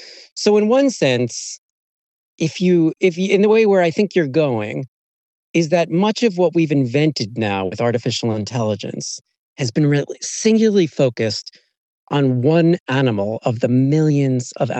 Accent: United States; accent: American; like there's an Australian accent like you all, and my American accent.

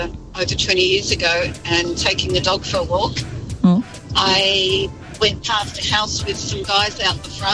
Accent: Australia; Where are you from?" And I said, "Australia."

